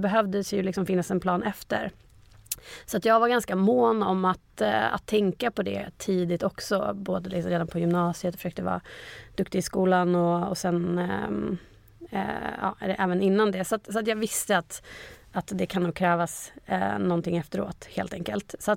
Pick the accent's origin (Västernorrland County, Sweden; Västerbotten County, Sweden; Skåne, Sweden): Västerbotten County, Sweden; Umeå; moved away as an adult; also born or lived in Gothenburg; now in Stockholm, Sweden; Och det tog mig från Umeå, där jag är född och uppvuxen, till Göteborg en sväng. Och sen flyttade jag hit till Stockholm för att spela med Hammarby.